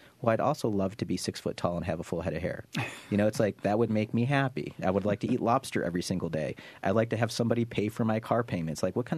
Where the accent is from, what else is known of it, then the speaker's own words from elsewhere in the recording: Rome, New York, United States; Syracuse was made by the Erie Canal, the same way my hometown of Rome, New York was.